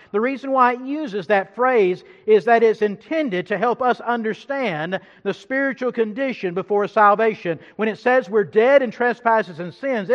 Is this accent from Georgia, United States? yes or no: yes; Georgia, United States; I grew up in Paulding County, long way away from here.